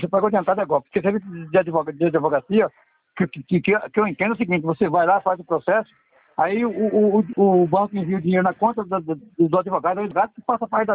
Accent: Cuiabá, Mato Grosso, Brazil; Sou daqui de Cuiabá, sou daqui de Cuiabá, Mato Grosso.

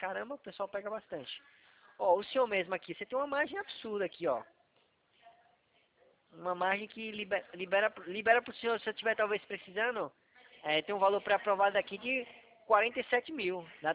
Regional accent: Northeast Region, Brazil; Eu sou lá do Nordeste, então assim, calor pra mim não vai fazer muita diferença, não.

